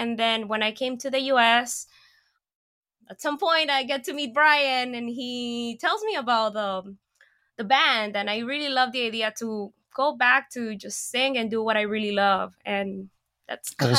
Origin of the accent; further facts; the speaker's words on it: Panama; Okay, so I'm originally from Panama.